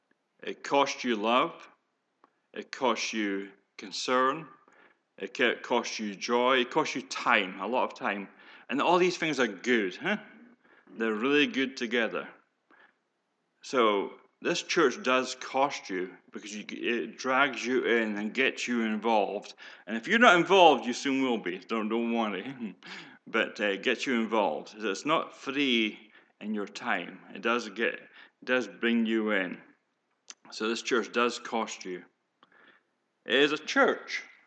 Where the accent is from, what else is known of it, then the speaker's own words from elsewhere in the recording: Scotland, United Kingdom; now in United States; Yes, I did say I'm a Scotsman, but we are in America. And I'm now a nationalized American back in 2015.